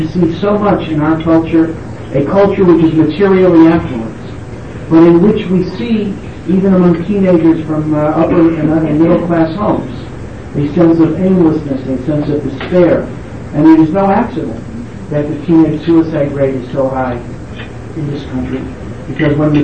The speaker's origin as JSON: {"language": "English", "town": "Hartford", "region": "Connecticut", "country": "United States", "said": "and I'm from Hartford, Connecticut, so I worked in the law department of the Aetna Life Insurance Company."}